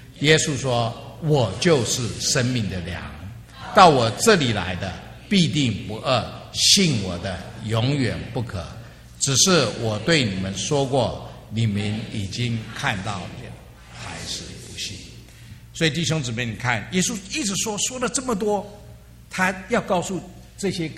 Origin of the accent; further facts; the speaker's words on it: China; 我们中国人有一话说民以食为天